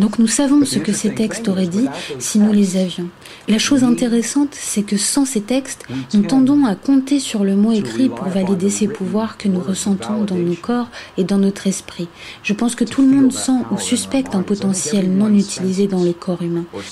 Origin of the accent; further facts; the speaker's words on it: Kansas City, Missouri, United States; j'ai été élevé dans une communauté relativement conservatrice dans le Midwest. Je suis né dans le Missouri, Kansas City, Missouri.